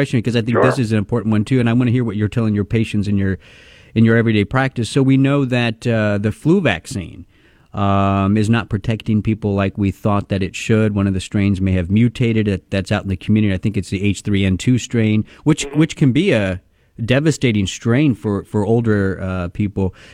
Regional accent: Texas, United States; And I'm going to ask this one because I'm from Texas, and I like to grill meat, and I like my barbecue.

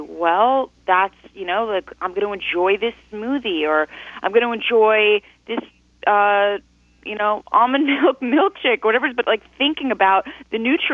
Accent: Beverly Hills, California, United States; I grew up in Los Angeles, in Beverly Hills to be exact. That is a place where being skinny is very, very important

